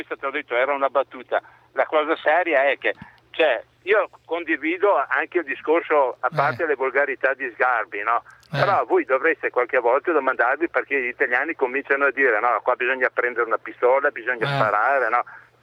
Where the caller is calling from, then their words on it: Verona, Veneto, Italy; da Verona.